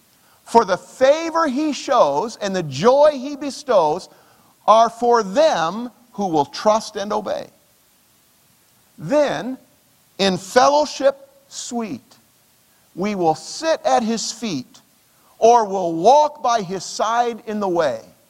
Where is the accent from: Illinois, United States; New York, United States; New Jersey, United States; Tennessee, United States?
Illinois, United States; Sterling; My hometown is in Sterling, Illinois, and a steel mill was the primary employer before it closed.